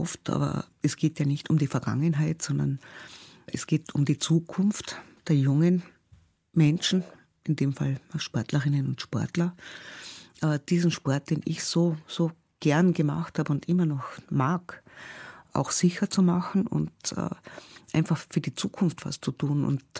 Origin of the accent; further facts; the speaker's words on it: Austria; bei uns in Österreich heißt das Völkerballspielen